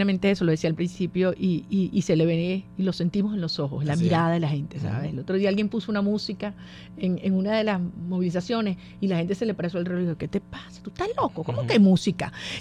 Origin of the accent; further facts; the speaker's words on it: Venezuela; como mamá, como venezolana, comparto su dolor